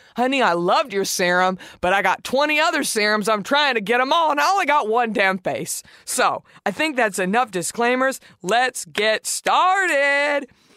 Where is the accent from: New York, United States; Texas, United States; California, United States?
Texas, United States; Dallas; I'm going to try to go to IBE Dallas, repping my hometown, baby.